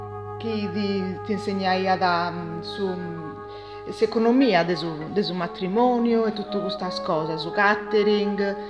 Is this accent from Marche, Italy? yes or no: no; Bono, Sardinia, Italy; sono da Bono